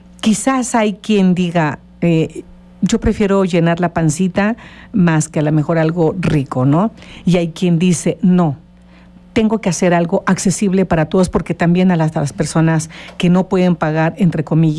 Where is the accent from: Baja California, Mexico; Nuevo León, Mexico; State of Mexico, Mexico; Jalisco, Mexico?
Nuevo León, Mexico; Monterrey; moved away; Yo me vine de Monterrey hace 20 y tantos años.